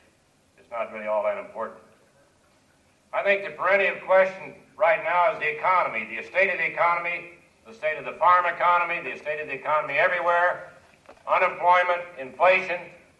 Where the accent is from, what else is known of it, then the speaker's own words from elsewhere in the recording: Russell, Kansas, United States; and I couldn't think of a better place than my hometown in Russell, Kansas